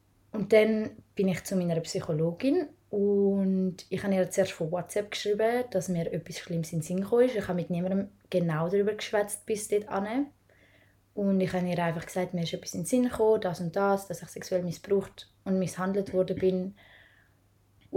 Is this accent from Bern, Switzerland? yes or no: no; Zurich, Switzerland; Wir sind im Kanton Zürich geboren und aufgewachsen